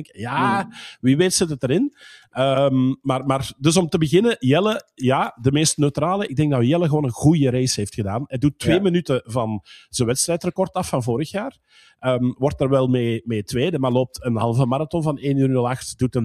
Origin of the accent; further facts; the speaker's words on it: Belgium; ik ben Belg.